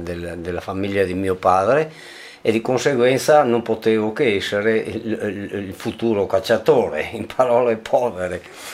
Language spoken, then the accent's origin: Italian; Malles Venosta, Trentino-Alto Adige, Italy; born there; mio padre è stato trasferito in Alto Adige per punizione. Io sono nato a Males Venosta.